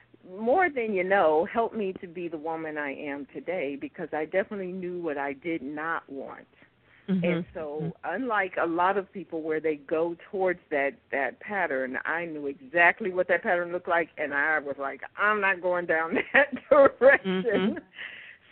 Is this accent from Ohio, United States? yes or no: yes; Cleveland, Ohio, United States; I was born in the 60s and really raised in the 70s, and I'm from Cleveland, Ohio, and so I lived in Warrensville Heights.